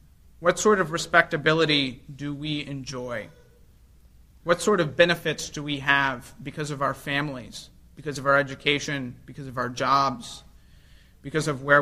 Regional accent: the South, United States; I'm from the South.

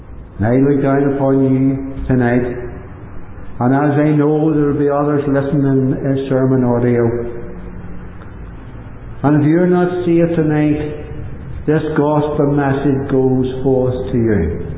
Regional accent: Newtownhamilton, Northern Ireland, United Kingdom; born there; I was born in Newton Hamilton, in County Armagh.

